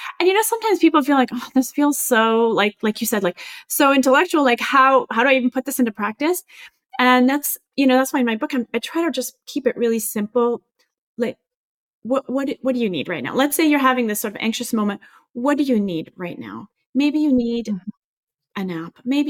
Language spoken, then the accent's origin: English; France; now in United States; So I moved from France, where I grew up, to the US, and in France, people tend to be really negative.